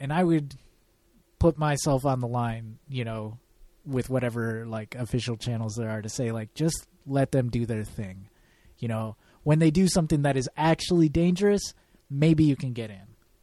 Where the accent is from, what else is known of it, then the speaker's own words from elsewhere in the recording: Michigan, United States; Back when I was growing up in Michigan, we had a soda called Big Chief Red Pop.